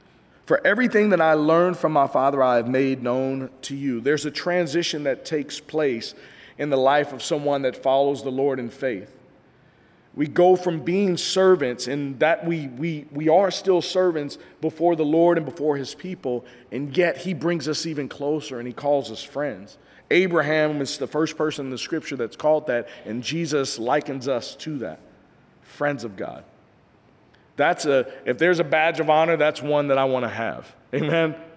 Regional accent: Kansas City, Missouri, United States; I'm from Kansas City, and the state motto there in Kansas City, Missouri, is it's the show me state, right?

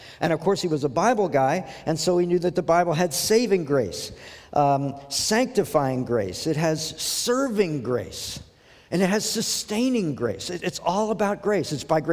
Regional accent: India; born there; I'm from India, so I was born a Hindu

